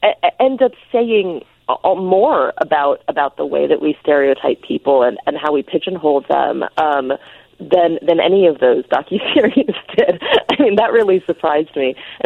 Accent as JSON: {"language": "English", "country": "United States", "said": "I mean, as an American, we have it's nice to watch because there's so little investment."}